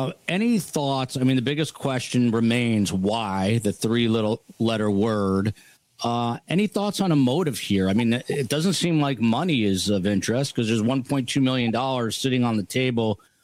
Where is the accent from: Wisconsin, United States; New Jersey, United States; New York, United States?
New Jersey, United States; Highland Park; That is my hometown. I am actually supposed to speak at the high school there with my mom at the end of April.